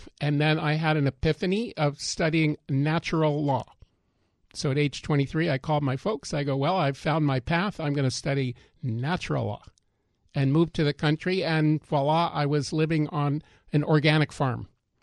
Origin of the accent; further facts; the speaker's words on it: Washington, District of Columbia, United States; I grew up in Washington, D.C., insight of the White House.